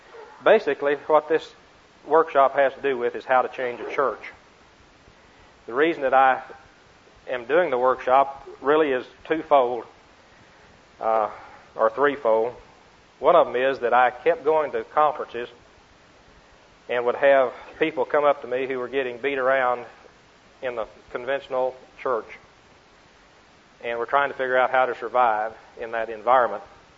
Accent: Marietta, Oklahoma, United States; I am from Marietta, Oklahoma.

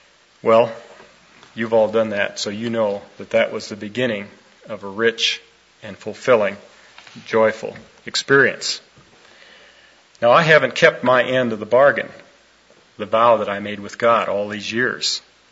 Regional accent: Washington, District of Columbia, United States; I was raised in Washington, D.C., built myself a hot rod.

